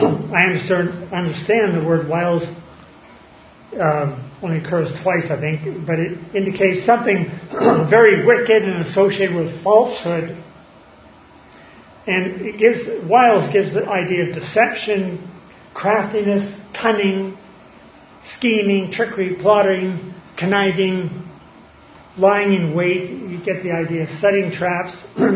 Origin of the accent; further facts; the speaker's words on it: New Hampshire, United States; Growing up in New Hampshire, where the winters could be long and cold and lots of snow, I split a lot of wood when I was a boy growing up.